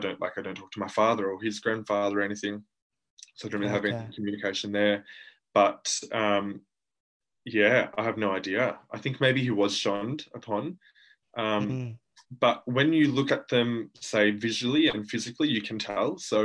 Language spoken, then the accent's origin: English; Deniliquin, New South Wales, Australia; So I grew up in Deniliquin with my mum and my father.